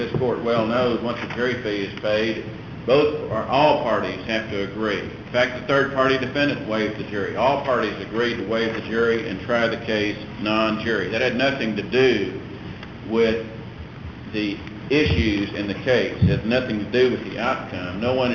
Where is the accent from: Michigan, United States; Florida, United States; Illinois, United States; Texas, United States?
Texas, United States; Houston; Your Honors … from Houston